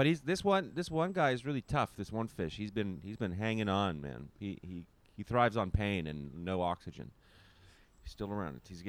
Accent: Canada; I'm Canadian

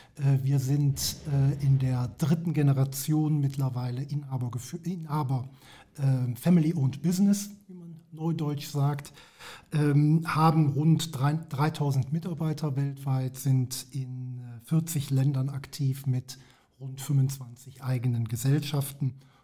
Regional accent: Düsseldorf, North Rhine-Westphalia, Germany; born there; Gebürtig komme ich aus Düsseldorf

